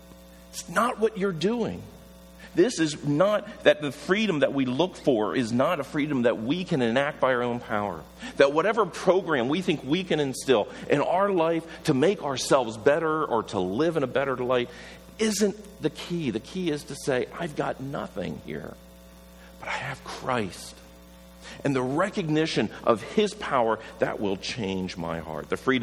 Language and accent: English; Pennsylvania, United States; Where I grew up in Pennsylvania, Lancaster County, surrounded by the Amish.